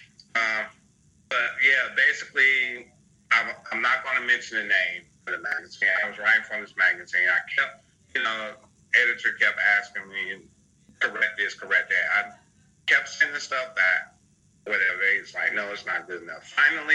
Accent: St. Louis, Missouri, United States; I'm from St. Louis, Missouri.

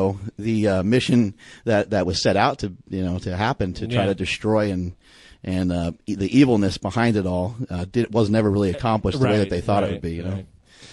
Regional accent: New York, United States; Even though I'm from New York, I have not even been in New York City many times.

